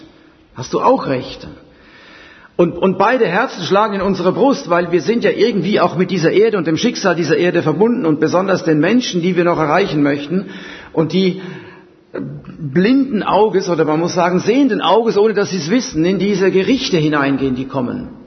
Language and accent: German; Zurich, Switzerland; ich stamme ursprünglich aus der Schweiz, wie mein Name auch verrät. Bin in Zürich geboren, habe mit etwa 20 Jahren mich bekehren dürfen zum Herrn Jesus. Ich bin in einer weltlichen Familie aufgewachsen